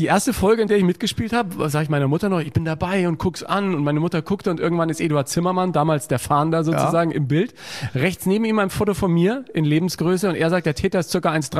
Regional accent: Munich, Bavaria, Germany; Ja, ich bin ja Münchner.

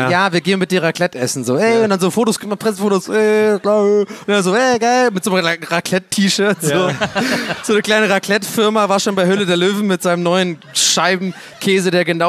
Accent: Ireland; Ich komme aus Irland, ich kenne mich aus.

